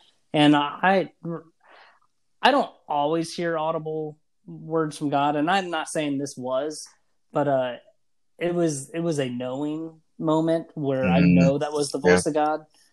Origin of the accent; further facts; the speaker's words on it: Circleville, Ohio, United States; I said, you know, I'm from Circleville, Ohio, everybody, they're like, oh, the drugs are just so bad there.